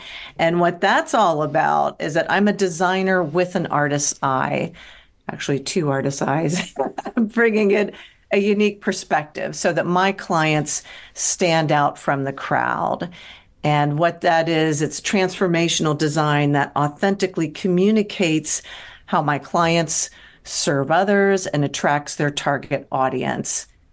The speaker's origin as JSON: {"language": "English", "town": "Cincinnati", "region": "Ohio", "country": "United States", "tie": "born or raised there", "also_born_or_lived": "California", "moved": "as an adult", "lives_now": "Santa Monica, United States", "said": "From JAG Media. I am from Cincinnati, Ohio, originally, spent half my life there, the other half in California. I'm in Santa Monica."}